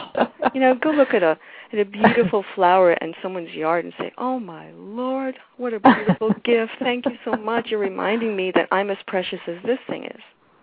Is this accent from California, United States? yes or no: no; Manhattan, New York, United States; Growing up in Manhattan, I wasn't allowed to go on the grass